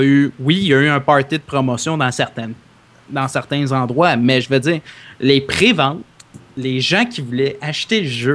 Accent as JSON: {"language": "French", "region": "Quebec", "country": "Canada", "said": "c'est pas dans notre culture, en tant que bon Québécois, d'avoir ça"}